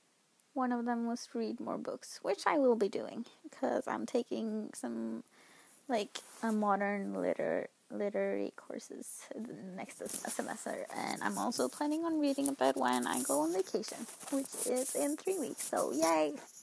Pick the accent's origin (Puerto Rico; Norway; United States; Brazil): Norway; Northern Norway; English is a second language; I think that I don't have it myself, because I'm from the north, so my dialect makes my accent a little different.